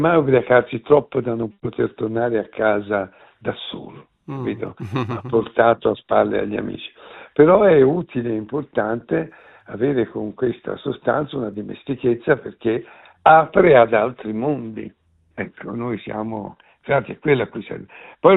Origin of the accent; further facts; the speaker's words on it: Lamole, Tuscany, Italy; Io vengo dalla Toscana, da piccolo abitavo anche a Lamole. Lamole è un piccolo paese del Chianti, produttore di vino.